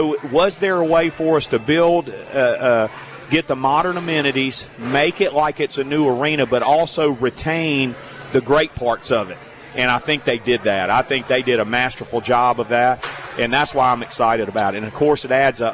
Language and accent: English; Hattiesburg, Mississippi, United States; But when I grew up here in Hattiesburg, this was before the Coast Coliseum was built.